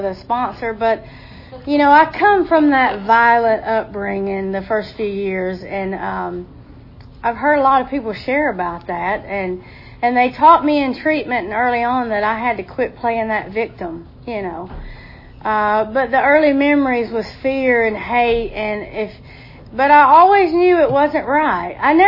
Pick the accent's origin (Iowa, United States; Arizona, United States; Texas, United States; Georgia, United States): Georgia, United States; Cartersville; also born or lived in Rome; I was born in Rome. We grew up in the big city of Cartersville, Georgia, Bartow.